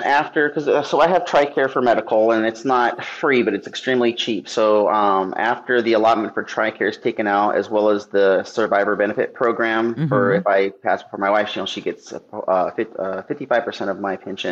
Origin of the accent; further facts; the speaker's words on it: Phoenix, Arizona, United States; like, my wife's from Tucson, I'm from Phoenix.